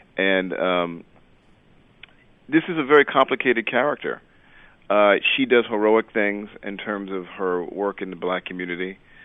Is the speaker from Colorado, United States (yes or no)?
no; New York City, New York, United States; we grew up in the Tilden Projects and then in Brownsville, and then we lived in a home in East New York for a while, for many years.